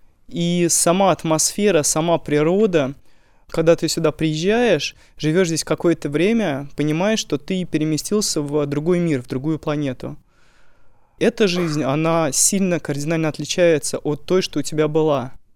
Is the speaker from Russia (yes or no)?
yes; Moscow, Russia; я из Москвы.